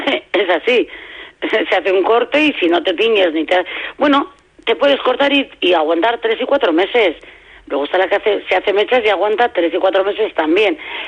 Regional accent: Bilbao, Basque Country, Spain; tengo dinero, pero me lo gasto en mi pueblo, que es Bilbao

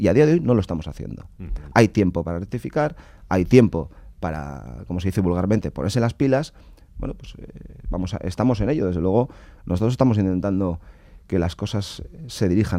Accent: Basque Country, Spain

